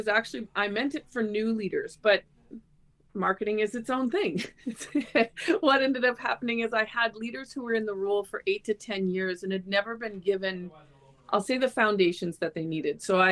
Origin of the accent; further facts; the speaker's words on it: Cochrane, Ontario, Canada; now in Porcupine, Canada; Yep, I'm born and raised in Cochrane in the same house my father was raised in.